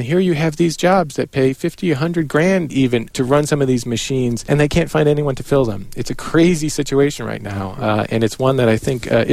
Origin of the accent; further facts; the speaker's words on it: Fall River, Massachusetts, United States; I mean, I grew up outside of Fall River, a textile capital of the world at one point.